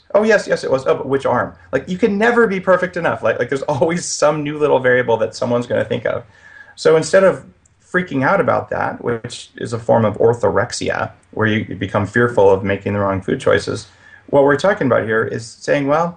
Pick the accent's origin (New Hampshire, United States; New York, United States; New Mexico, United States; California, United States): New Mexico, United States; You know, I grew up in New Mexico, and we didn't eat that stuff.